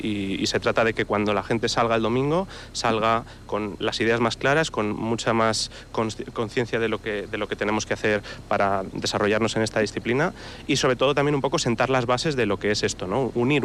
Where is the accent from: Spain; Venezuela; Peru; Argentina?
Spain; Madrid, Community of Madrid; moved away; Llevo aquí viviendo 6 años, yo soy de Madrid y desde que he venido